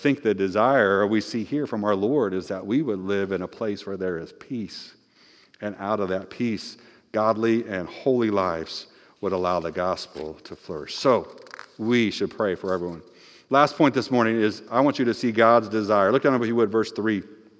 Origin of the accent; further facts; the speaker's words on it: Decatur, Illinois, United States; I'm from Decatur, Illinois.